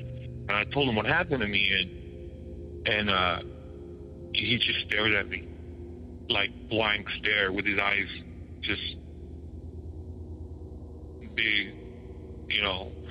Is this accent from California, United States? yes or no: yes; California, United States; We are from California, me and my family.